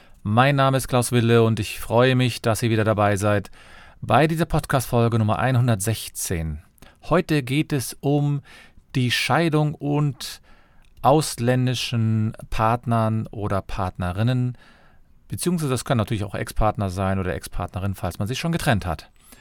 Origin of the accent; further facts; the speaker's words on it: Cologne, North Rhine-Westphalia, Germany; ich bin Fachanwalt für Familienrecht, ich komme aus Köln